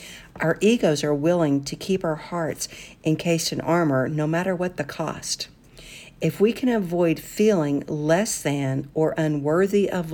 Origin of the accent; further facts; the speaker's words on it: Kansas, United States; and I'm from Kansas. I don't speak Spanish.